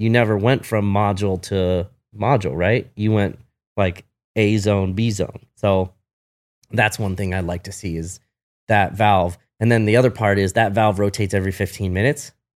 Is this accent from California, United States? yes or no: yes; Huntington Beach, California, United States; yeah, I grew up surfing in Huntington.